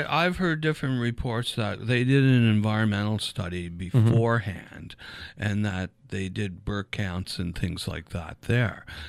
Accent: Sydney, Nova Scotia, Canada; And it was a big part of my life growing up in Sydney, and, you know, in my youth and in my adult life.

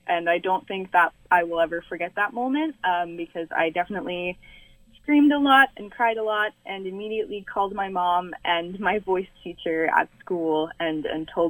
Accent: Glace Bay, Nova Scotia, Canada; I grew up in Glace Bay and was very lucky that I was in a musical family.

